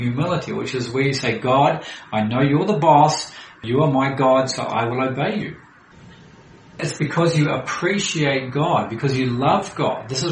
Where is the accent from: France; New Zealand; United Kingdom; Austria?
New Zealand; I'm from New Zealand.